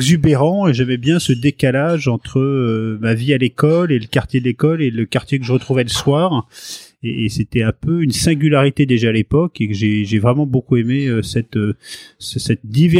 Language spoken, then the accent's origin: French; Paris, Île-de-France, France; also born or lived in Fécamp; Moi, je suis né à Paris, je suis un pur parisien. J'ai grandi dans un coin qui était la porte de Clichy à Paris, donc dans le 17e, entre la porte de Clichy et la porte Pouchet.